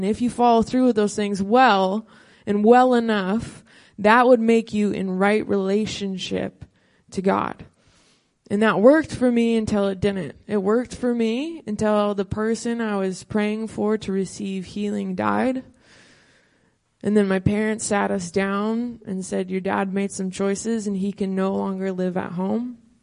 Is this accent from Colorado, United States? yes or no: no; Portland, Oregon, United States; I'm not from here. I'm from Portland, Oregon, so maybe that gives you a little bit of context.